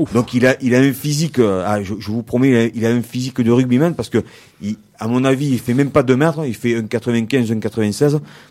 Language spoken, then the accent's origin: French; Avignon, Provence-Alpes-Côte d'Azur, France; Donc j'étais descendu chez moi là où je suis né, puisque je suis natif d'Avignon.